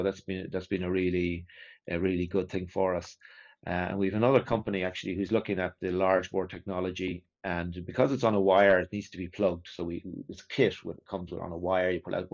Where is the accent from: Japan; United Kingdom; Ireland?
Ireland; Like I'm an Irish guy, small.